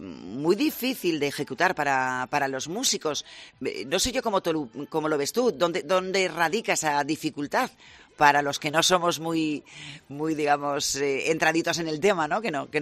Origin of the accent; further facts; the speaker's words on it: Asturias, Spain; También nos sentimos orgullosos como asturianos